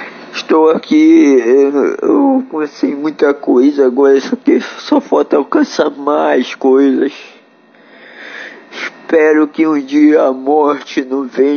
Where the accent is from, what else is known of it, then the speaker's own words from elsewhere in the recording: Santarém, Pará, Brazil; Eu sou de Santarém do Pará. Tenho 34 anos